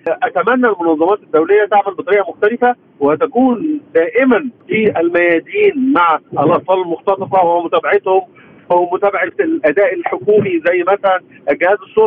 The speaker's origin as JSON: {"language": "Arabic", "country": "Egypt", "said": "احنا عندنا في مصر في 2018 تم تغليظ العقوبة على خطف الأطفال بالتحديد"}